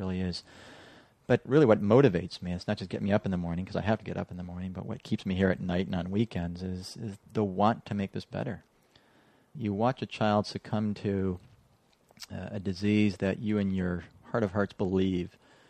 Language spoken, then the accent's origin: English; Detroit, Michigan, United States; growing up in Detroit was interesting in that his experience at Ford Motor Company. I worked at a brass factory for most of my high school, a place called Anaconda Brass and Steel